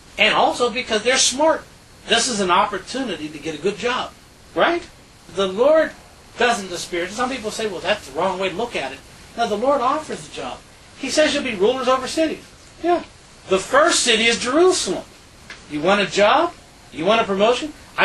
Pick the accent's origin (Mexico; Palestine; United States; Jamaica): Jamaica; Well, I come from Jamaica. We received liberation. We received our own government 100 years ago.